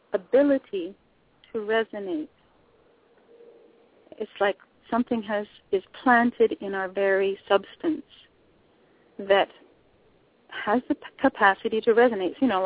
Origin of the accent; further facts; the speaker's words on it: British Columbia, Canada; I'm from Canada, British Columbia.